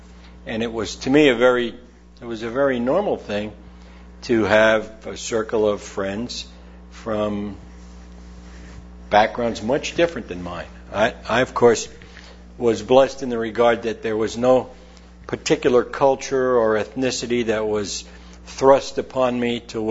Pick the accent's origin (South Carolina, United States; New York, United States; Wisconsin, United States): New York, United States; Growing up in New York, I was exposed to other individuals from many different ethnic backgrounds